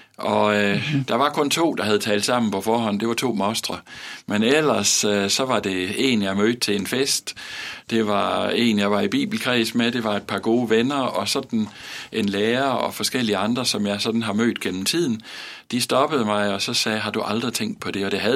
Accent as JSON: {"language": "Danish", "region": "Region of Southern Denmark", "country": "Denmark", "tie": "born or raised there", "lives_now": "West Jutland, Denmark", "said": "jeg har haft halvdelen af mit liv i Vestjylland nu. Men jeg stammer oprindeligt fra et sted lige syd for Vejle. Det er der, jeg er vokset op"}